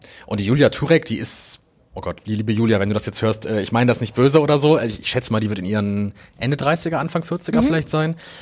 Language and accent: German; Düsseldorf, North Rhine-Westphalia, Germany; ich meine, ich bin ja aus Düsseldorf